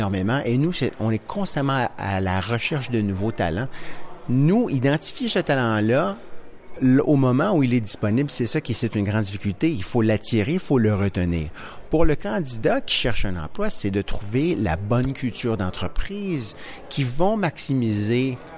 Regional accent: Montreal, Quebec, Canada; now in Toronto, Canada; Moi, je suis bien passé par ici quand je suis déménagé à Toronto pour la première fois il y a une quinzaine d'années. Je venais de Montréal

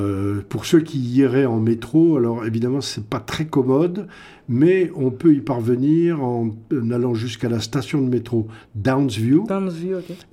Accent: France; Je dis non, je suis français.

